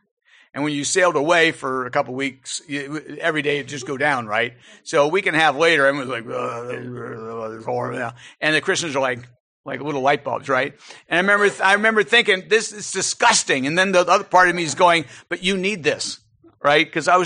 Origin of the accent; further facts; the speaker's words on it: Connecticut, United States; Because I came from Connecticut.